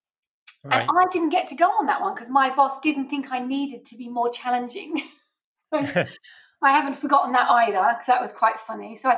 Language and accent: English; Australia; I grew up in Australia, so I'm obviously Australian born and bred.